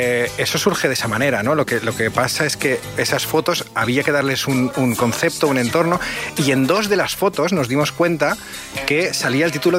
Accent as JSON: {"language": "Spanish", "town": "Barcelona", "region": "Catalonia", "country": "Spain", "said": "yo soy de Barcelona, entonces yo conozco Madrid a través de las películas"}